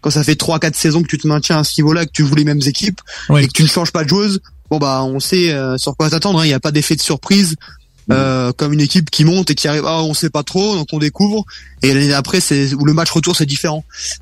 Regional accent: Strasbourg, Grand Est, France; alors moi je suis strasbourgeois, donc pas du tout d'ici.

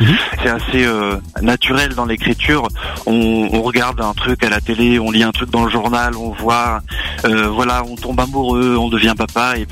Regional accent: Pays de la Loire, France; Alors, effectivement, on est des Pays de Loire, plus précisément de la Mayenne.

